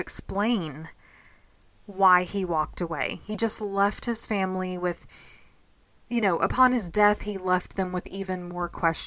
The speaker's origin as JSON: {"language": "English", "region": "Texas", "country": "United States", "said": "I mean, we're from Texas, yeah, where you can drive 8 hours and still be, yeah, in Texas."}